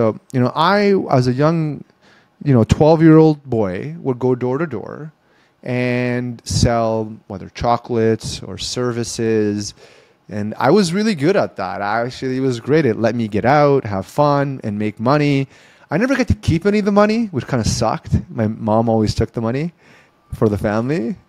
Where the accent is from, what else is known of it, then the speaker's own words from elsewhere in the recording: Ottawa, Ontario, Canada; So I came back to Ottawa, which was my hometown.